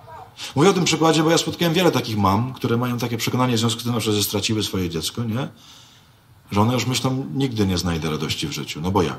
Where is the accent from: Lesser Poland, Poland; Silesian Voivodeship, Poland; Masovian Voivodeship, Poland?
Silesian Voivodeship, Poland; Myszków; Ja jestem z Myszkowa. Obok Myszkowa jest taka miejscowość, która nazywa się Mysłów.